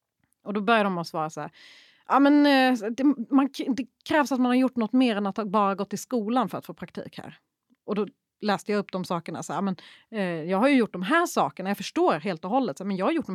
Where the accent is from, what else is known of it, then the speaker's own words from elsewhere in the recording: Småland, Sweden; accent: Småland dialect; Men det sjuka var att han hörde min småländska.